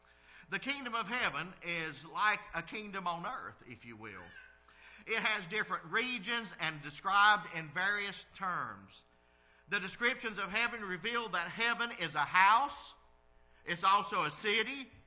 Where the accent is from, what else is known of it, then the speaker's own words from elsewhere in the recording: the South, United States; I'm from the South. I'm a country boy. I was raised on a farm.